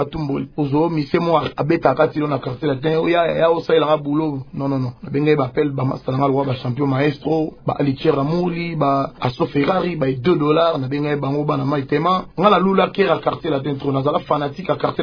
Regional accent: DR Congo; tout le monde, nous sommes des Congolais

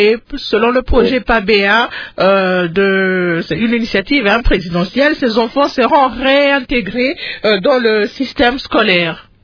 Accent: Kolwezi, Lualaba, DR Congo; Il y a trop d'enfants dans les carrières, surtout ici chez nous à Kolwezi.

